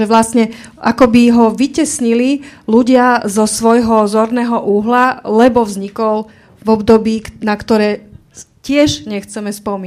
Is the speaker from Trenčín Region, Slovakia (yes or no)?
yes; Trenčín, Trenčín Region, Slovakia; ja som z Trenčína